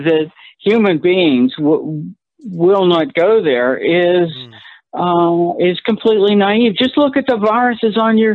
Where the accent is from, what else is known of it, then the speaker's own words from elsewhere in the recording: Pittsburgh, Pennsylvania, United States; University of Pittsburgh story, I'm from Pittsburgh, by the way